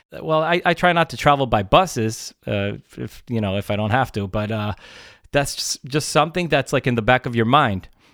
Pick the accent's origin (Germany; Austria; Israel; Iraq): Israel; It can't be, we're from Israel and we're showing how bad it, you know, we tried to show both sides so anyone can relate to it